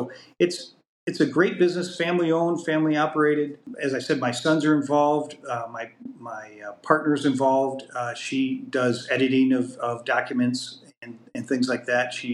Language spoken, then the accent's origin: English; Michigan, United States; now in South Dakota, United States; And I remember back in grade school when I grew up in Michigan